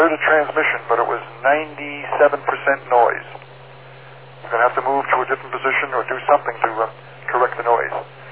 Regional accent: Farmingdale, United States; And I used to live in Farmingdale, John. That was my hometown, way back in the dark ages.

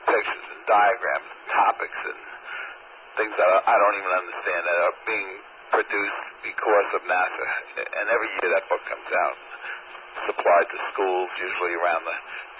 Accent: Queens, New York, United States; By the way, I grew up in Queens, and at the time they had the best water in the world, I thought.

